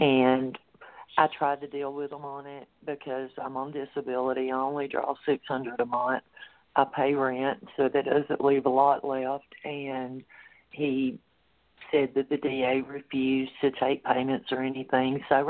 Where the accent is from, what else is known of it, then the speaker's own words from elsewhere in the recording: Mississippi, United States; now in Colorado, United States; I'm from Mississippi, and I had gotten really bad sick, and the doctors there had told me there was nothing else they could do.